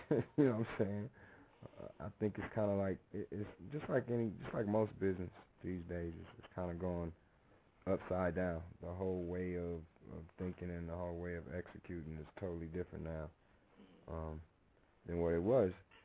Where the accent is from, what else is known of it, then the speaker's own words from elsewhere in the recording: Compton, California, United States; It was kind of a dedication to … to my hometown, Compton, California. That's basically where I started.